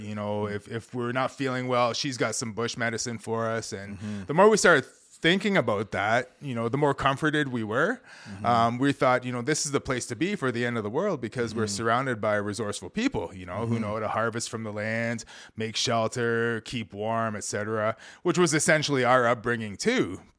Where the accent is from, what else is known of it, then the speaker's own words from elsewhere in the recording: Wasauksing, Ontario, Canada; growing up in Wasauksing was really cool because, you know, I had a pretty firm, I think, bush experience growing up.